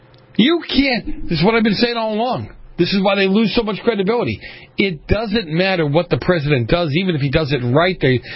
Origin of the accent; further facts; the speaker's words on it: United States; born there; You know, I'm an American, period. This is my country. This was my adopted country. This is the country I was born in.